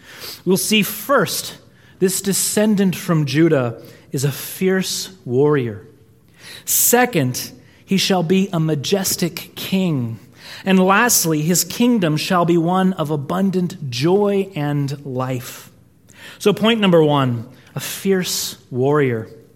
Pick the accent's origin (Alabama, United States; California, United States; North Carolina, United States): California, United States; I say, "I'm from California," right?